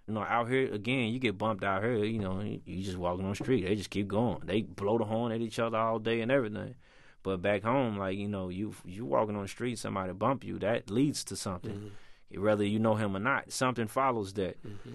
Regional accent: Memphis, Tennessee, United States; Of course, I'm from Memphis. He's from Nashville. So

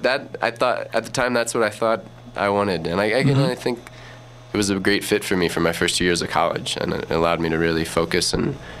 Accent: Columbia, Missouri, United States; And born and raised in Columbia, Missouri, and had a lot of good influences there in a pretty broad spectrum of music.

